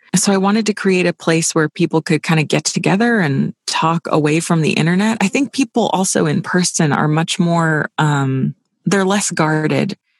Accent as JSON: {"language": "English", "region": "California", "country": "United States", "said": "No, I'm from California."}